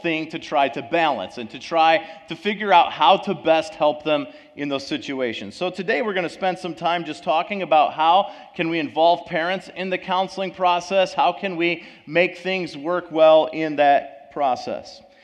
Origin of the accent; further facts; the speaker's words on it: Somonauk, Illinois, United States; But I'm from Sominok, Illinois. It is a humongous town. The city limit signs are on the same post. It's a really nice place to grow up, and so it's good.